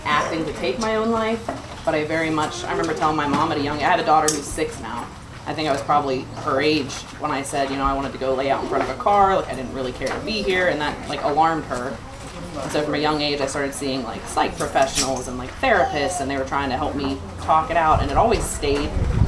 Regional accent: Johnstown, United States; I was born and raised in Johnstown, which is where my home group is now.

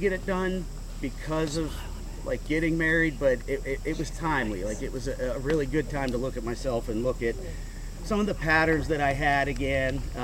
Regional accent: Pittsburgh, Pennsylvania, United States; also born or lived in Ohio; I'm from Pittsburgh, grew up there, lived there my whole life, except when I got clean, I moved to the treatment center I went to was in Ohio.

